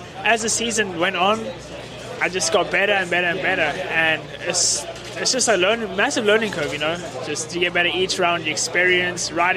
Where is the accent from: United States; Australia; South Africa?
South Africa; Yeah, so I'm from South Africa, and very far away across the country.